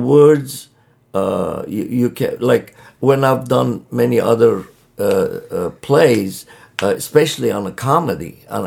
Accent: Syria; I mean, us, me and Harut, we come from Syria and we're born there.

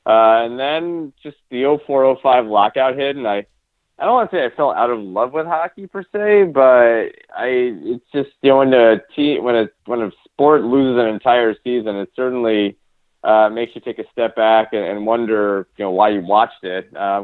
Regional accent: New York City, New York, United States; I'm from New York City originally, and I went to games growing up at Madison Square Garden with my dad.

